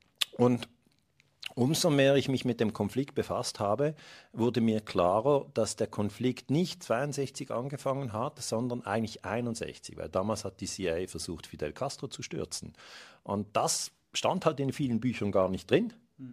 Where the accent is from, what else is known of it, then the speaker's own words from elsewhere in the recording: Switzerland; ich bin Schweizer Bürger, ich bin 50 Jahre alt, ich bin zweifacher Familienvater